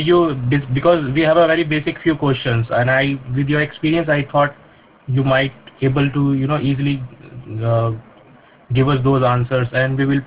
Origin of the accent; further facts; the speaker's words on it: United Kingdom; I'm from United Kingdom.